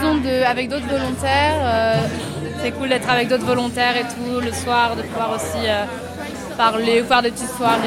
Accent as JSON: {"language": "French", "town": "Amiens", "region": "Hauts-de-France", "country": "France", "said": "Je viens de Amiens, pas très loin, 2 heures d'ici."}